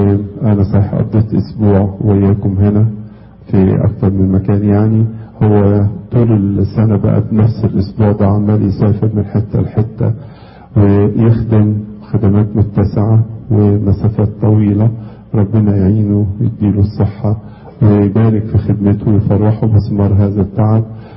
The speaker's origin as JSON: {"language": "Arabic", "country": "Egypt", "said": "وطبعا انا جاي من مصر، جايب لكم بركات مصر"}